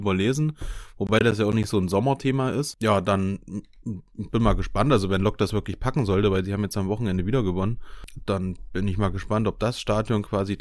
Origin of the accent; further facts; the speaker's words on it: Erfurt, Thuringia, Germany; da kann man sich einfach als Erfurter hinstellen und das offen und ehrlich sagen